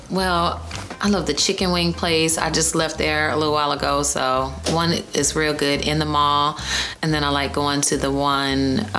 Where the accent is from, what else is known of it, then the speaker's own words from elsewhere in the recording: Georgia, United States; also born or lived in Savannah; I was born in Savannah, Georgia. We moved here because my father was military. So part of my life was on Fort Gordon. And then half of my life was basically in District 5 and partially 1.